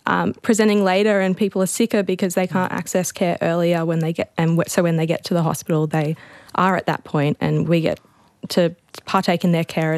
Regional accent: Forbes, New South Wales, Australia; I grew up in Forbes, New South Wales. So from a rural background, and I absolutely love living out in the bush and wanted to try and study as close to home.

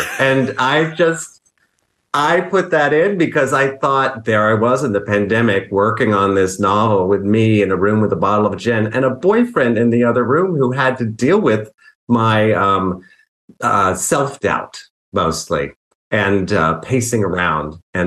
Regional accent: United States; I'm often asked if I'm British. That's one thing people ask me, and I'm super American.

